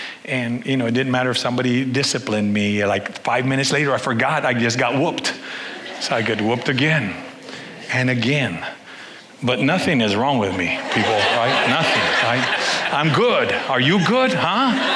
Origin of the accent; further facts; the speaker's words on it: United States; I mean, I grew up here in the States, but during like November, December, January, we would go.